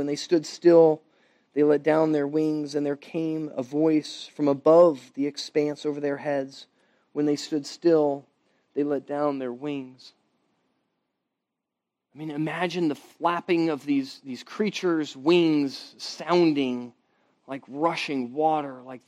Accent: Florida, United States; and we're from Florida, and it happens every summer in August at 4 o'clock, and it still catches us off guard

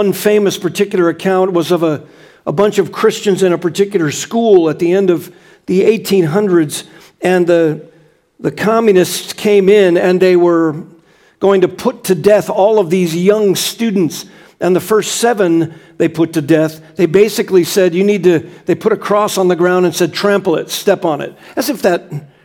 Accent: Florida, United States; I'm from South Florida.

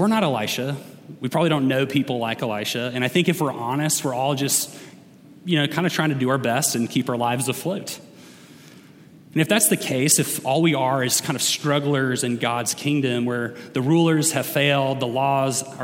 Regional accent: Atlanta, Georgia, United States; Growing up, I grew up in Atlanta during the 90s, and because of that, I was often at Braves games.

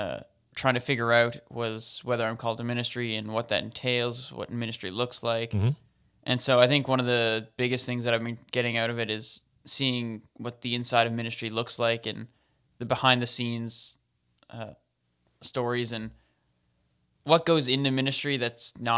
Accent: St. John's, Newfoundland and Labrador, Canada; also born or lived in Doha, Qatar; I'm from town, from the east end of St. John's. Grew up mostly here, with a few years in the Middle East in between.

